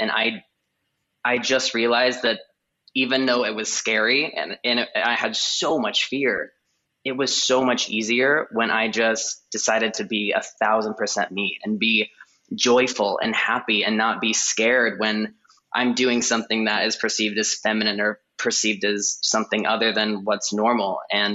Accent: Indiana, United States; I grew up in Indiana, right in the middle of it, very conservative Christian town.

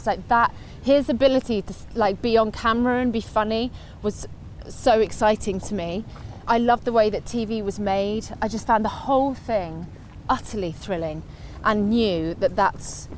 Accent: Guernsey; After all that, growing up on Guernsey, just waiting to go off to London and just get my name up in lights and be a famous actress

